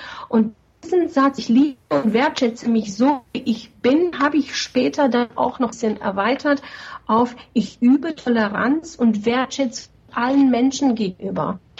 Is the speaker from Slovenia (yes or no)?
yes; Slovenia; Ich bin übrigens in Jugoslawien aufgewachsen, in ehemalig Jugoslawien, heute ist es Slowenien.